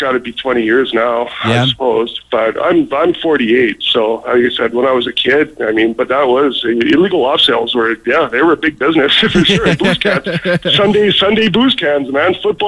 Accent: Calgary, Alberta, Canada; I grew up in Calgary, and you know what? Off-sale alcohol was a big thing when I was a kid.

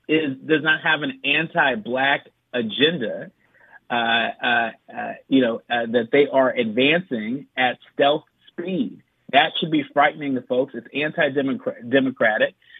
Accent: California, United States; and even my home state of California.

